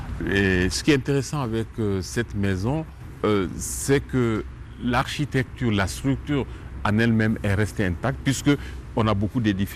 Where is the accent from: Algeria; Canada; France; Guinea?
Guinea; born there; moved away; Moi, je me définis comme un enfant de la décolonisation. Je suis né en Guinée et mon pays a accédé à l'indépendance en 1958.